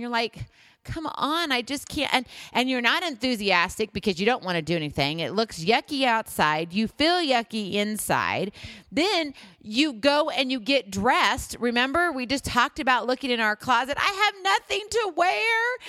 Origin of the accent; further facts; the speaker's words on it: Hawaii, United States; now in Iowa, United States; even though I'm from Hawaii, and that's really where I call home, that's where my heart is. However, home is where I hang my hat. So actually, I'm in Iowa right now.